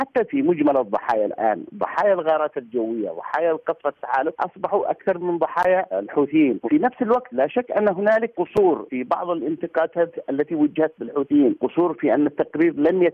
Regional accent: Yemen; يعني صرنا كيمنيين بحاجة إلى لجان دولية

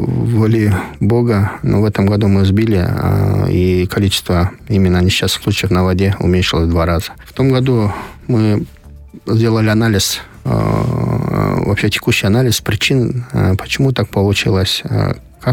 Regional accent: Issyk-Kul Region, Kyrgyzstan; И я просто родом из Иссык-Куля, я сам живу и вырос на Иссык-Куле

